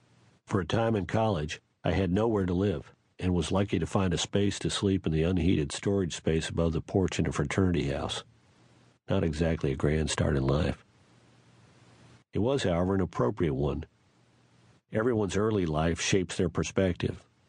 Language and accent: English; Denver, Colorado, United States; I was born early on Christmas Day 1950 in a hospital elevator in Denver.